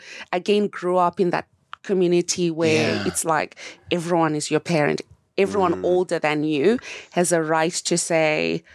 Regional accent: Harare, Zimbabwe; So I was born in Zimbabwe in Harare. Harare is the capital city.

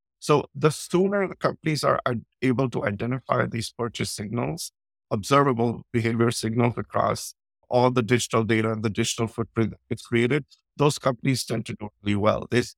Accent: New Delhi, Delhi, India; moved away as an adult; now in United States; I grew up in New Delhi in India. And after having spent some time there, having completed my bachelor's, I decided to move to the States

